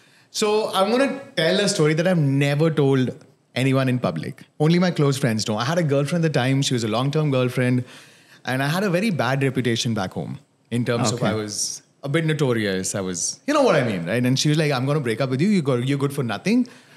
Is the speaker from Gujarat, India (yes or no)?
no; Jodhpur, Rajasthan, India; I'm from Jodhpur.